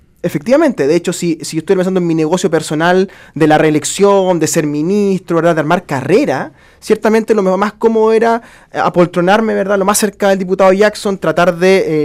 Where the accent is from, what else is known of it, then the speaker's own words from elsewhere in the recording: Melipilla, Santiago Metropolitan Region, Chile; soy de Melipilla, soy bastante más rural que él, digamos. No soy un señor irlandés, digamos, soy un melipillano.